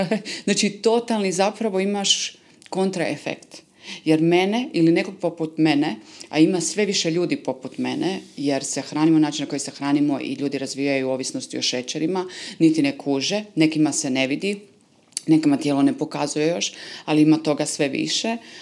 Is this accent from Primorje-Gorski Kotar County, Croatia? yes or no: yes; Lošinj, Primorje-Gorski Kotar County, Croatia; ja sam sa Lošinja, i došla sam kod mame